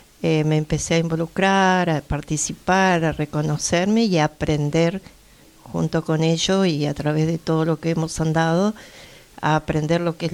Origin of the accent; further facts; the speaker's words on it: Neuquén, Argentina; yo soy de Neuquén, y en la ciudad de Neuquén, en la capital, era mucha la gente que venía a vivir ahí, que venían del campo a buscar trabajo y a trabajar al valle, como se decía allá.